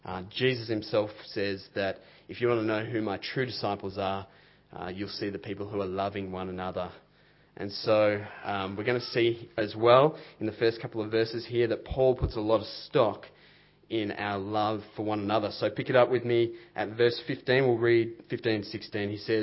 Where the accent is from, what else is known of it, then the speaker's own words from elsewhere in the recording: Diamond Creek, Victoria, Australia; Yous. I'm from Diamond Creek, so I can get away with it. If yous are new or... I like it. If you're new